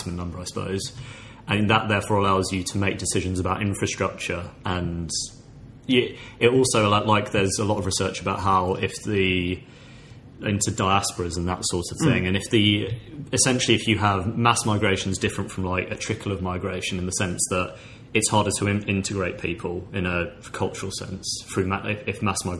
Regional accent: South East England, United Kingdom; I basically live in Surrey, or like I grew up in Surrey.

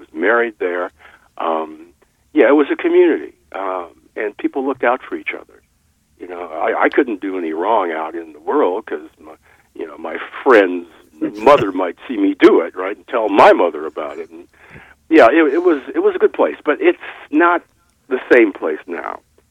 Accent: Evanston, Illinois, United States; Now, the thing about my growing up in Evanston, I could talk about that for quite a long time.

